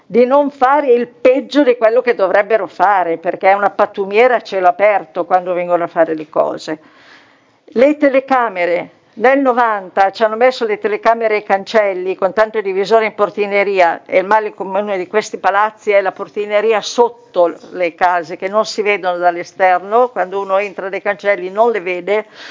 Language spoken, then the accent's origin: Italian; Milan, Lombardy, Italy; Io vengo da Quinto Romano e vorrei far parte di questo progetto del quadrilatero, perché essendo proprio all'estremità della città, sia Quinto che Figino siamo abbastanza dimenticati da tutti